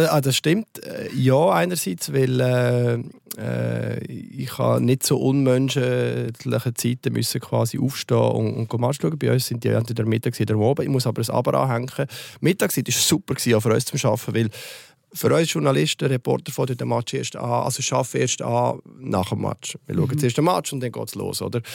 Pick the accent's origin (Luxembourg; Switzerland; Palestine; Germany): Switzerland; Also als Schweizer Fußballfan, das gäbe ja alles.